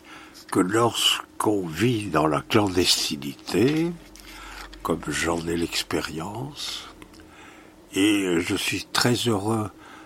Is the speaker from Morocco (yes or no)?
no; Bordeaux, Nouvelle-Aquitaine, France; born there; je suis né à Bordeaux